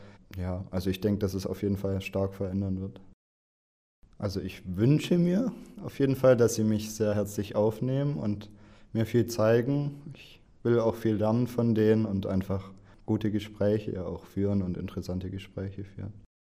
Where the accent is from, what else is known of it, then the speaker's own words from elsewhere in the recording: Baden-Württemberg, Germany; Ich komme aus Walderstadt in der Nähe von Stuttgart, wie man vielleicht hören kann.